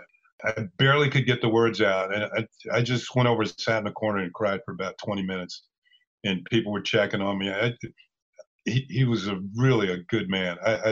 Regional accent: Mount Vernon, United States; I was from Mount Vernon, so I stayed with my parents.

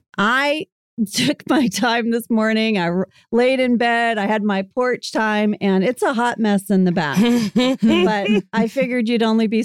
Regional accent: Indonesia; I grew up in Indonesia and we had a bidet.

